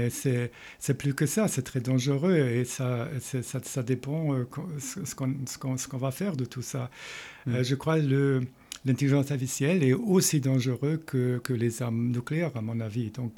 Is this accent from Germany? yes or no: yes; Germany; je suis allemande, et je suis mathématicienne, formée aux États-Unis et en Allemagne.